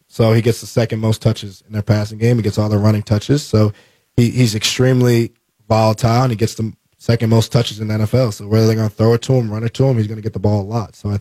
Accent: New Jersey, United States; You know, I'm from New Jersey, so I'm going to have family up there, so I might do family.

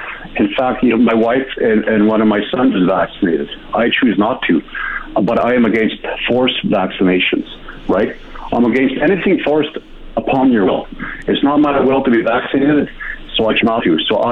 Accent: Kikino Métis settlement, Alberta, Canada; I was born and raised on the Kikino Métis settlement.

